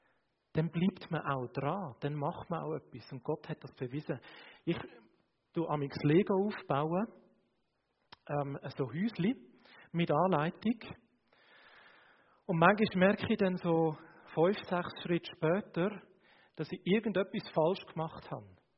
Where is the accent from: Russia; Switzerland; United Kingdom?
Switzerland; Ich bin ja Schweizer, ich bin neutral.